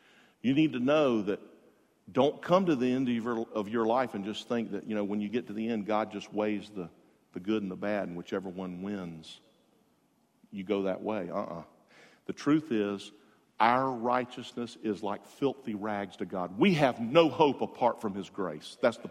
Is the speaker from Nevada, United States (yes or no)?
no; Jacksonville, Florida, United States; You know, I'm from Jacksonville. I went to a pastor's meeting. It was over, and forgive me here, a little tender. I went to a pastor's meeting over in the south side of Jacksonville where I grew up. I grew up on the south side.